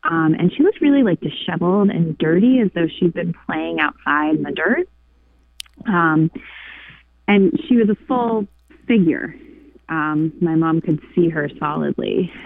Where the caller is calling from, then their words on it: Nantucket, Massachusetts, United States; I'm calling from Nantucket. That's where I live. It's an island 30 miles off the coast of Massachusetts.